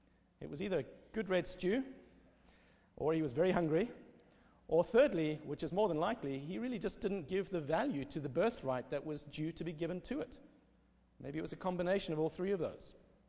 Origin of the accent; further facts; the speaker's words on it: South Africa; It's really a delight and an honor for me to be here as a South African here at Belhaven.